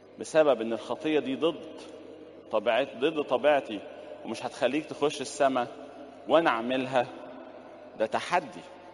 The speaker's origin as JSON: {"language": "Arabic", "country": "Egypt", "said": "يقول لك يا سلام لو حظ يحصل عندنا في مصر الكلام ده."}